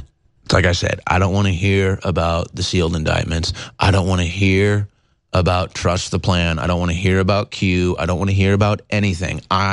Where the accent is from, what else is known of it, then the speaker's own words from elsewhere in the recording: Missouri, United States; Well, like I said, I'm from the Show Me State, ladies and gentlemen. That's the state of Missouri.